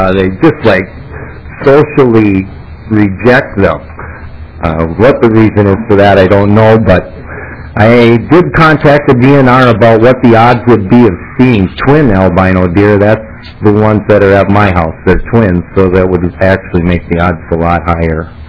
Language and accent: English; Wahkon, Minnesota, United States; I'm from Waukon, Minnesota, south end of Mille Lacs Lake.